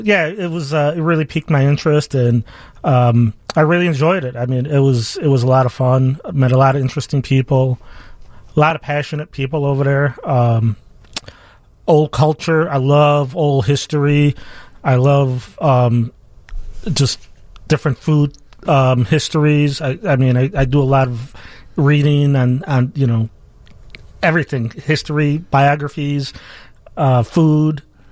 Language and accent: English; Chicago, Illinois, United States; Born and raised in Chicago. Probably one of the few.